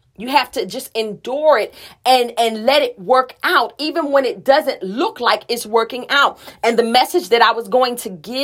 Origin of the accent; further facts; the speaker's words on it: Philadelphia, Pennsylvania, United States; I'm from Philly. I grew up in the heart of North Philadelphia. So there's a toughness deep down on the inside.